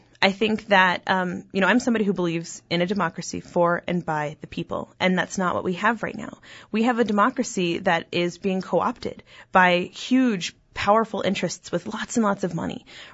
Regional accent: Charleston, South Carolina, United States; also born or lived in San Antonio, Texas; We lived in a few different places, mostly Charleston, South Carolina. Also spent some time in San Antonio, Texas

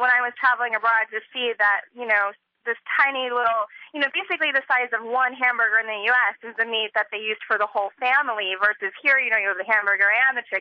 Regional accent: Tampa, Florida, United States; Well, I grew up in Tampa, Florida, which has a very heavy Cuban influence from its, you know, rich history.

